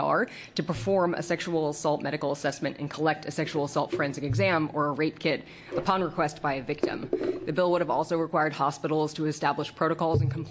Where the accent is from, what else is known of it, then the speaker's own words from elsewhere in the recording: Portland, Oregon, United States; I'm an attorney from Portland, Oregon.